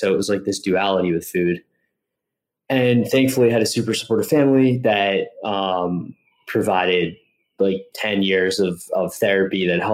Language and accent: English; Westchester, New York, United States; I'm from New York. I'm from Westchester, a basic Italian American family upbringing, and food, like so many cultures, is central to just our family's existence.